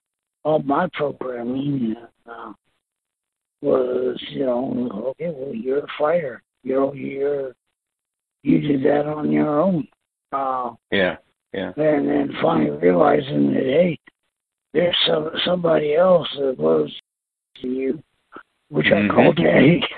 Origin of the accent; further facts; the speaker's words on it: Denver, Colorado, United States; As a kid and growing up in Denver, I do remember, you know, going to Catholic church.